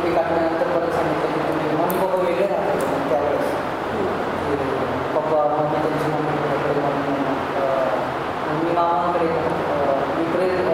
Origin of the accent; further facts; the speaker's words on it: Nandurbar, Maharashtra, India; now in Pune, India; proper मी नंदुरबारचं आहे